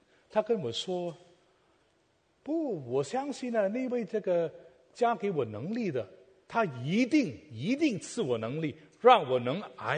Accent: Guangdong, China; 我是广东人

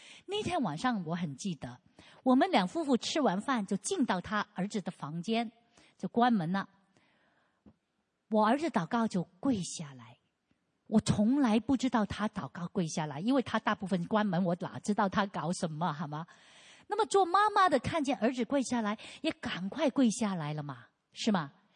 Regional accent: Guangdong, China; accent: Cantonese; 我们广东话有三个叉烧好过生你啊

